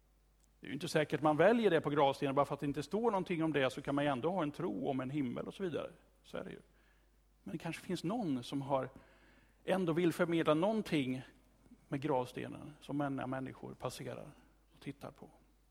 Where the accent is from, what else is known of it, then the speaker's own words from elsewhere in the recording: Kumla, Örebro County, Sweden; På mina föräldrars grav som är i Kumla, det är, som är min hemort.